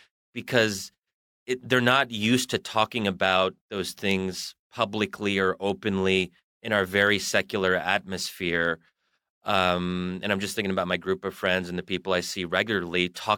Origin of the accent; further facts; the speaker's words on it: Bryn Mawr, Pennsylvania, United States; So outside of Philadelphia, in a town called Bryn Mawr.